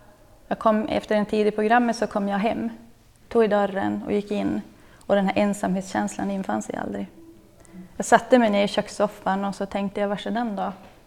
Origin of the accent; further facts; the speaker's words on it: Norrland, Sweden; Och jag är faktiskt från Norrland, så jag får faktiskt köra precis hur jag vill.